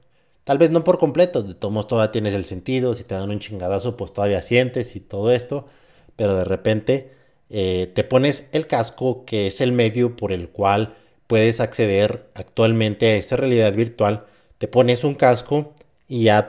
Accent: San Francisco del Rincón, Guanajuato, Mexico; Yo soy de San Francisco del Rincón, Guanajuato.

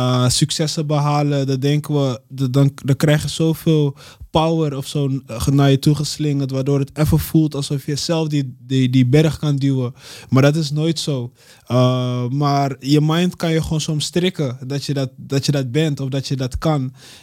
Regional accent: Amsterdam, North Holland, Netherlands; Dus ik kom uit Amsterdam-Oost, Ghanese achtergrond.

